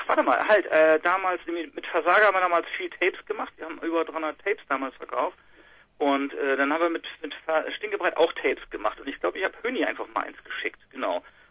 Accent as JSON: {"language": "German", "town": "Nordenham", "region": "Lower Saxony", "country": "Germany", "said": "Wir kommen aus dem Norden Hamm. Das ist gegenüber von Bremerhaven auf der anderen Weserseite. Landkreis Wesermarsch."}